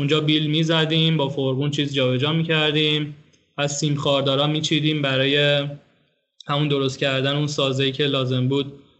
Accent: Iran; moved away; یعنی برای چی از ایران پاشادیم اومدیم اینجا

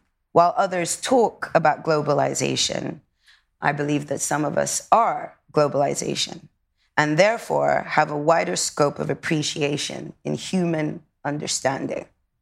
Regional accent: Sudan; also born or lived in Europe; We've been born and raised in Europe. We're both African, and we're both glazed with Arabia, me being from Sudan

